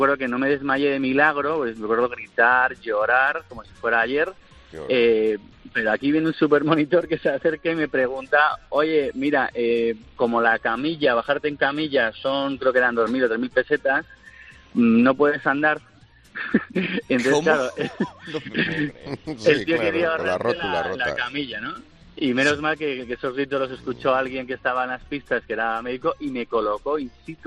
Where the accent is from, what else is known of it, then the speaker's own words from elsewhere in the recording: Madrid, Community of Madrid, Spain; somos de Madrid